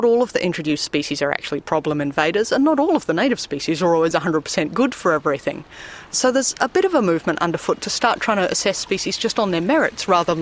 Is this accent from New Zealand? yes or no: yes; New Zealand; I'm from New Zealand